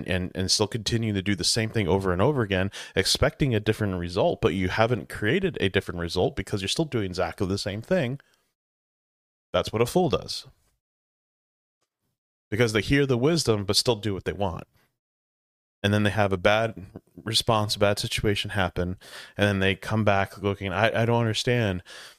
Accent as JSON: {"language": "English", "region": "Colorado", "country": "United States", "lives_now": "Georgia, United States", "said": "Guys, I had to leave my home state that I love very much, Colorado, because I did it in obedience."}